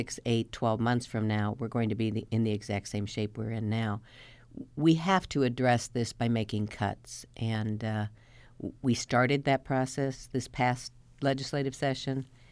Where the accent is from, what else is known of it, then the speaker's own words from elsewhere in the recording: Illinois, United States; My hand went over my badge so they couldn't see that I was from Illinois.